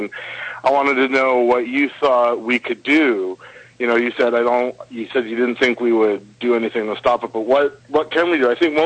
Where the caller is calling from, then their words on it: Portland, Maine, United States; I'm calling from Portland, Maine.